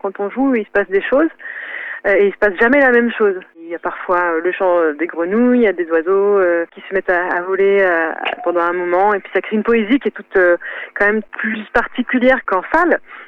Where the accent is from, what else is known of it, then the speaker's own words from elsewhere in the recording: France; je suis originaire de la France, et un peu de Belgique